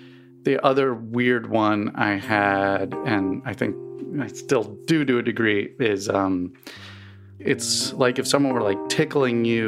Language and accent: English; East Coast, United States; I grew up on the East Coast and never really had allergies until I moved to Missouri.